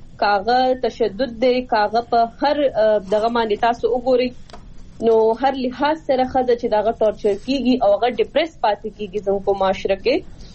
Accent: Swat, Khyber Pakhtunkhwa, Pakistan; زه پخپله چونکې د سوات نه یم نو زه خپل د علاقې اولنۍ فیمیل یم چې زه راوت یم

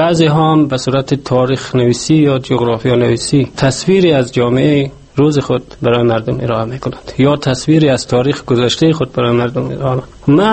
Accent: Qarabagh, Ghazni, Afghanistan; now in Iran; حدود 35 سال پیش در ولسوالی قره‌باغ ولایت غزنی متولد شدم. سالهای ابتدایی تحصیلات خود در همون قره‌باغ سپری کردم. بعدش در سر جنگ ها مهاجر شدم به ایران

